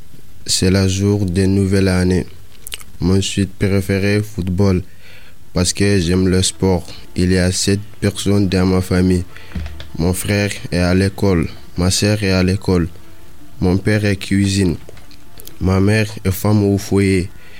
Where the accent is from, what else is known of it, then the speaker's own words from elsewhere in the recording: Mauritania; Je viens de Mauritanie, le pays de liberté. J'habite Djez, cet quartier cigarette.